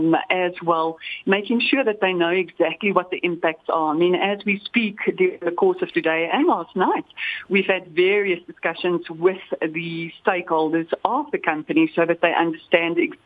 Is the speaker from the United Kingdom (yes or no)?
no; South Africa; I think generally as South African investors and as South Africans, we all have these sort of discussions.